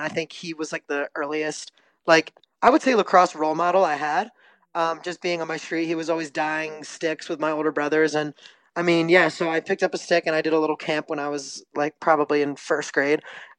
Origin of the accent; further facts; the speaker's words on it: Severna Park, Maryland, United States; now in Los Angeles, United States; I'm from Severna Park, Maryland, proudly. I play lacrosse here at USC in Los Angeles, California